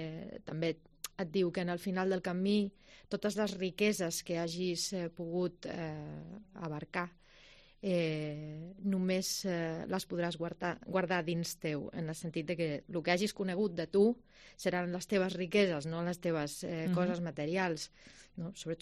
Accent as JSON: {"language": "Catalan", "region": "Pyrenees", "country": "Spain", "said": "No sé si és perquè sóc de la muntanya, que sóc del Pirineu"}